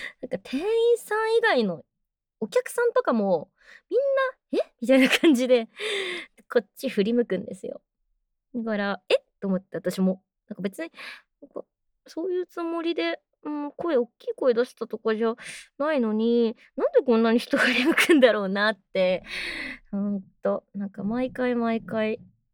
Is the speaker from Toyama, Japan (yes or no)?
no; Kanagawa, Japan; 出身は、神奈川県ですね。今横浜のあたりに住んでまして、結構海が見えて、綺麗なところです。